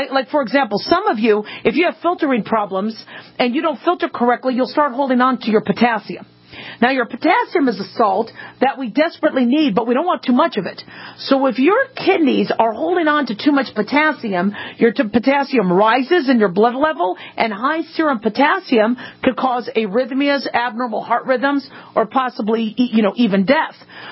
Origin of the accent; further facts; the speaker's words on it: Phoenix, Arizona, United States; also born or lived in Las Vegas, Nevada; You know, growing up in Phoenix and Las Vegas, it's kind of dry, deserty weather, so you need hydration, you need fluid.